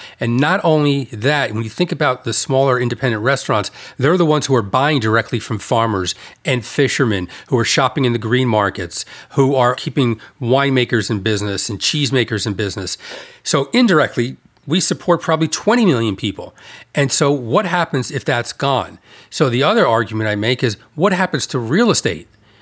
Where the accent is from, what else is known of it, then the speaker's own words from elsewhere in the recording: United States; I look at it as I'm an American. I vote. In this country, we have the First Amendment.